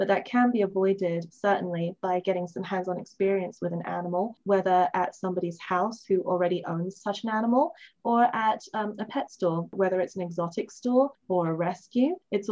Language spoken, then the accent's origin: English; Hong Kong; also born or lived in London; because I actually grew up in Hong Kong, though I was born in London, as you can tell from the accent.